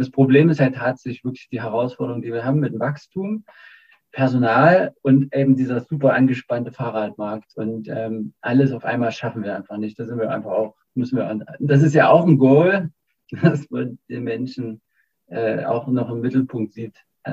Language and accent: German; Zwickau, Saxony, Germany; Also ich komme ja eigentlich auch aus Zwickau und auch so ein bisschen natürlich auch aus, also, ja, aus dem Sozialismus geprägt.